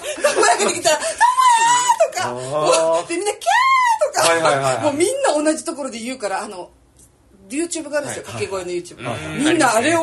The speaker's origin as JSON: {"language": "Japanese", "region": "Okinawa", "country": "Japan", "lives_now": "Tokyo, Japan", "said": "私あの東京に住んでるんですけど沖縄の人なんですよ"}